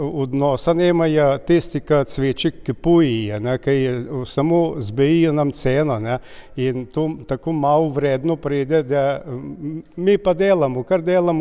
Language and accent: Slovenian; Draga, Southeast Slovenia, Slovenia; accent: Šentrupert dialect; jaz sem se rodil tudi tukaj v Dragi pri Šentrupertu in ne sem nikamor šel naprej v šolo, osnovno šolo sem obiskal tle v Šentrupertu in govorimo samo vsaj jaz in še ostali drugi po šentrupersko.